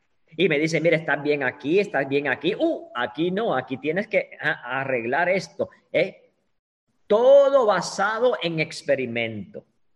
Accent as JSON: {"language": "Spanish", "town": "Bayamón", "country": "Puerto Rico", "tie": "born there", "said": "yo nací en el pueblo de Bayamón, Puerto Rico. Yo nací en Bayamón, el pueblo del chicharrón."}